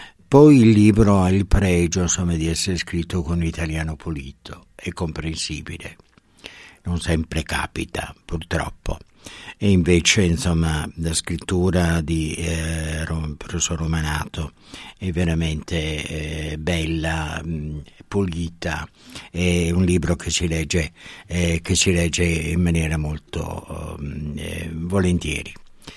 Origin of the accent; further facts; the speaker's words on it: Veneto, Italy; sapete tutti che sono originario e provengo dal Polesine